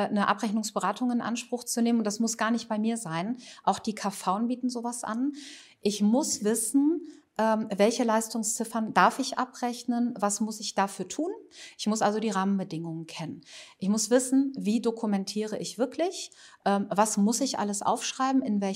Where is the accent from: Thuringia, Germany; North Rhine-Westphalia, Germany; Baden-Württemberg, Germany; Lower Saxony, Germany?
North Rhine-Westphalia, Germany; Dortmund; also ich komme aus Dortmund